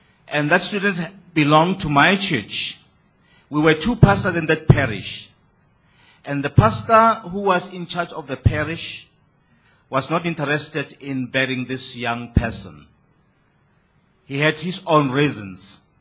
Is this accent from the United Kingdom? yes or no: no; South Africa; I come from South Africa.